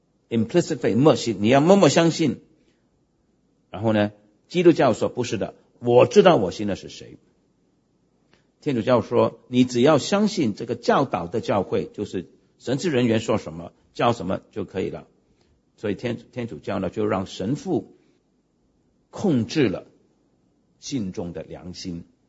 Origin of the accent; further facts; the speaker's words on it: Hong Kong; born there; 我是香港殖民地出生的